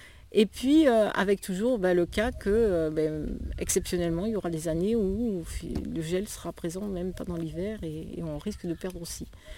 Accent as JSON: {"language": "French", "region": "Occitanie", "country": "France", "said": "un réchauffement qui est prévu de en gros plus 4 à plus 5 degrés chez nous en Cévennes"}